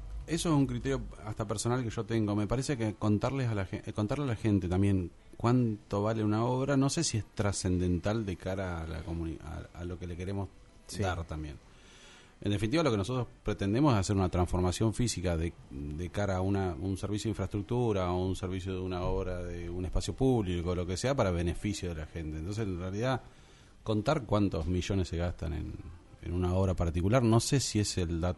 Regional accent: Comodoro Rivadavia, Chubut, Argentina; Yo vivo acá, nací acá en Comodoro Rivadavia. Básicamente, les cuento, o sea, yo nací en el pasaje Valdivia, ahí en el centro de la ciudad.

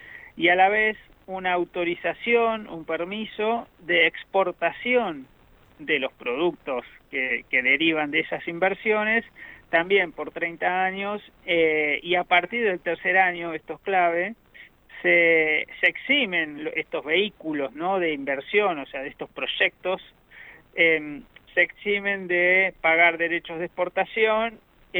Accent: Buenos Aires Province, Argentina; yo soy bonaerense

